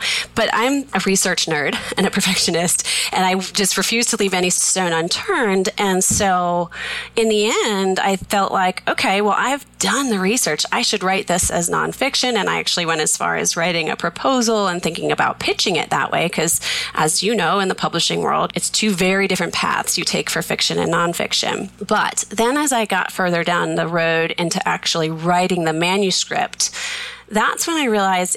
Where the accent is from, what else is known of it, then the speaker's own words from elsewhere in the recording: Plainville, Massachusetts, United States; We grew up in Massachusetts in a little tiny town called Plainville, just as big and as exciting as it sounds.